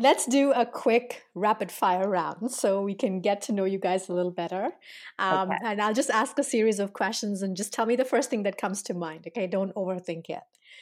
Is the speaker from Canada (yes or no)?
no; India; So I'm Indian, and, you know, my kids look very Indian.